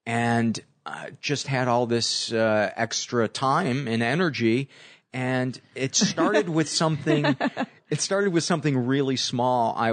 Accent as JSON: {"language": "English", "town": "Homewood", "region": "Illinois", "country": "United States", "tie": "born or raised there", "said": "South suburbs of Chicago, Homewood, Flossmoor. I was from Homewood, which was a lot more middle class, and Flossmoor was very upper middle class."}